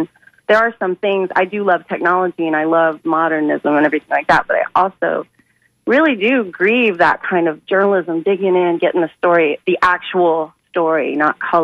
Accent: Sarasota, Florida, United States; And I'm in Bowling Green. I grew up in Sarasota. I was born there.

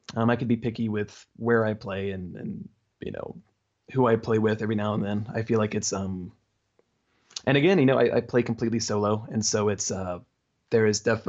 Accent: the South, United States; I was raised in the South, so we grew up Methodist, you know, and nothing dramatic

